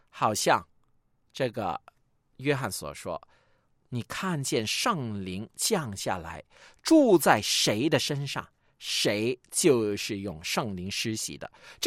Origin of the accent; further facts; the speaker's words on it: Guangdong, China; 我们广东人最喜欢的乳鸽